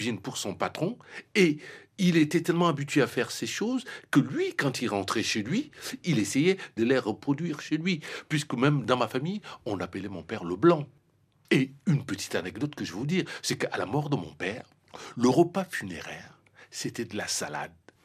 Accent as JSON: {"language": "French", "country": "Cameroon", "said": "Je suis africain et particulièrement, je viens du Cameroun. C'est-à-dire, s'il faut situer un endroit, c'est-à-dire, je viens de l'Afrique centrale."}